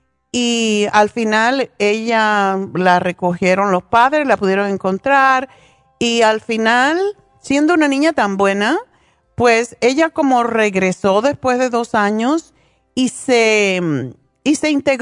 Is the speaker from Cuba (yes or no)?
yes; Cuba; now in United States; yo soy cubana, nací en Cuba, pero me une mucho mi conexión con España. Y aquí en Estados Unidos, que es donde he vivido la mayoría de mi tiempo.